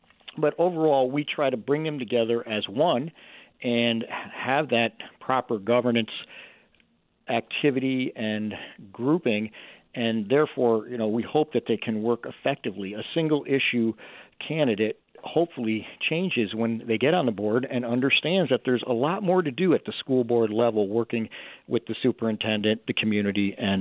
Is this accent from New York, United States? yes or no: yes; New York, United States; I grew up in the Capital District area.